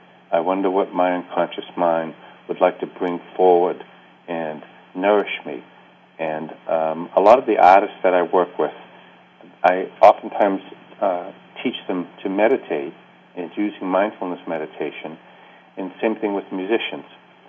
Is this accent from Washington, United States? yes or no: no; Boston, Massachusetts, United States; growing up in Harvard Square in Boston and reading books on Zen Buddhism and playing in a band